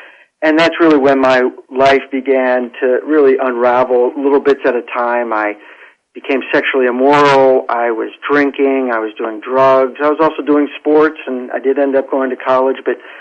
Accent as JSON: {"language": "English", "town": "Washington", "region": "District of Columbia", "country": "United States", "tie": "born or raised there", "said": "Sure. I grew up in Washington, D.C. in a large Roman Catholic family. I'm one of eight children."}